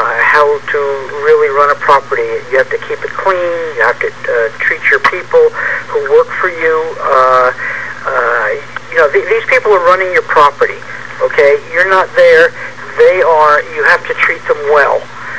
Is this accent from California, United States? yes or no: yes; San Diego, California, United States; I'm from San Diego, and the reason I started management myself was because I got ripped off